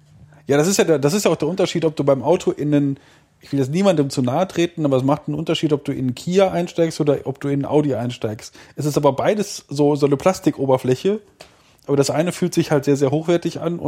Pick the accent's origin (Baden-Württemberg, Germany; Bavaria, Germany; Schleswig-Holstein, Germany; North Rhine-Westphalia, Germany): North Rhine-Westphalia, Germany; Lüdenscheid; ich komme ja eigentlich aus Lüdenscheid, beziehungsweise habe da lange gewohnt und da gab es von mir in Laufentfernung eine Bahn dafür.